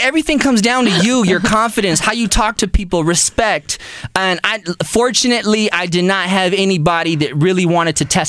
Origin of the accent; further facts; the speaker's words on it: Pasadena, United States; I grew up in Pasadena, so I was cool with all the brothers.